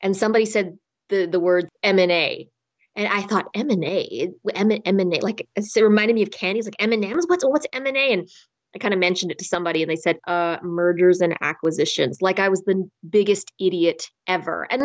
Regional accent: Winnipeg, Manitoba, Canada; born there; My parents are from China, but I was born in Winnipeg, Manitoba, one of the coldest places on the planet. But the people there are really warm.

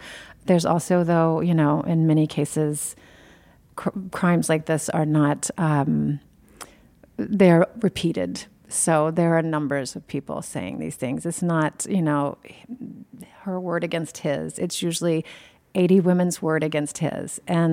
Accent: California, United States; I mean, we're fond of Kamala because we're from California, right?

